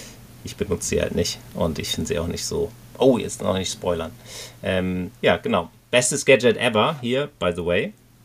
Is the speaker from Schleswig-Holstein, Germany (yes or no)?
yes; Husum, Schleswig-Holstein, Germany; von einer Autorin aus Husum, wo ich herkomme.